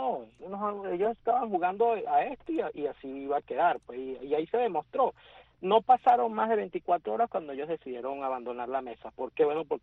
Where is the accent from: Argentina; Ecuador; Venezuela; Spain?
Venezuela; yo como venezolano, como político venezolano